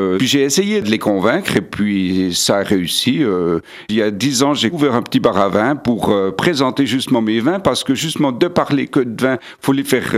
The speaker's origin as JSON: {"language": "French", "region": "Jura", "country": "Switzerland", "said": "je suis des Franches."}